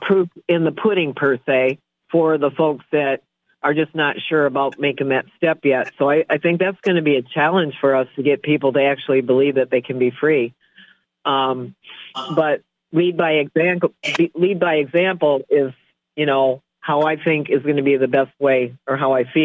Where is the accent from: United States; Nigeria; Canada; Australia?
United States; Grand Rapids, Michigan; born there; Well, I was born in Grand Rapids, so I know the city pretty well.